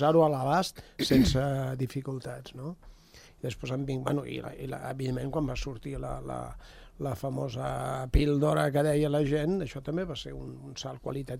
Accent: Barcelona, Catalonia, Spain; Quan jo era jove, a Barcelona, tenies que anar-los a comprar en llocs terribles

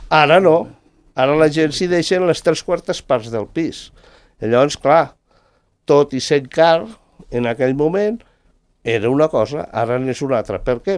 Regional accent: Andorra; I ho dic com a andorrà.

